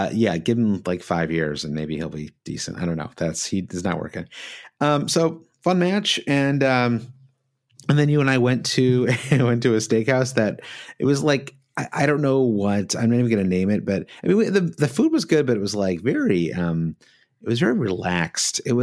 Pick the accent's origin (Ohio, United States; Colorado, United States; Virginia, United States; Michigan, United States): Michigan, United States; We grew up in Michigan where you've got Tiger Stadium, great old stadium.